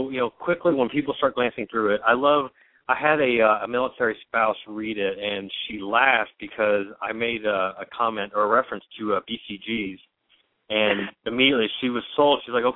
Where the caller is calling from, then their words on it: Carbondale, Illinois, United States; And right now I'm calling from Carbondale, Illinois, which is on the southern tip of Illinois, about the furthest you can be away from Chicago and still be in the state.